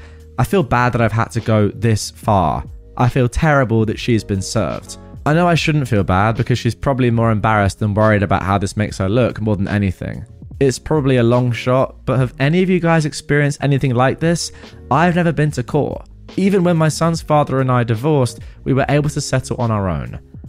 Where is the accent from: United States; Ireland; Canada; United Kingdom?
United Kingdom; England; I'm English.